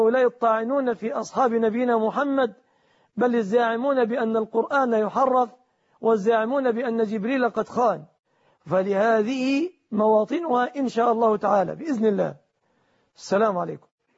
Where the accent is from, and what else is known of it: Egypt